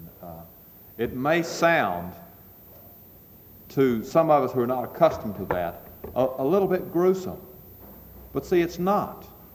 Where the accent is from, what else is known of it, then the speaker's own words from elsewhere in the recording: Texas, United States; they give me a hard time because I'm from Texas.